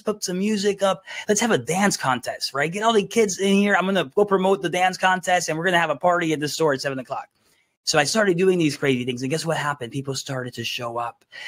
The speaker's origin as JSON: {"language": "English", "town": "Miami", "region": "Florida", "country": "United States", "tie": "born or raised there", "said": "So back when I was a young kid, I was growing up in Miami. I'm a first generation American, meaning that my mom is an immigrant."}